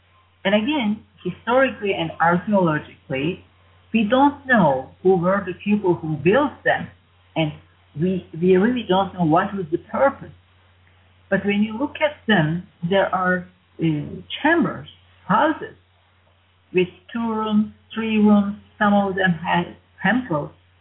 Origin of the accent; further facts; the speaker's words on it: Turkey; as you know, I'm from Turkey, and our country has a very, very ancient tradition, ancient history.